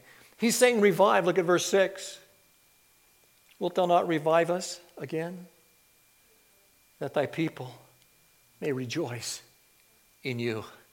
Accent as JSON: {"language": "English", "country": "United States", "said": "which I'm as American as you are, and I love our nation."}